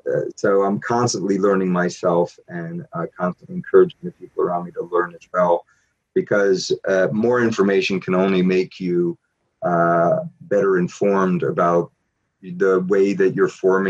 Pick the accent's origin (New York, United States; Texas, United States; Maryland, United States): New York, United States; New York City; growing up in New York City as I did, learning Dutch and spending time in the Netherlands completely changed my understanding of this city I grew up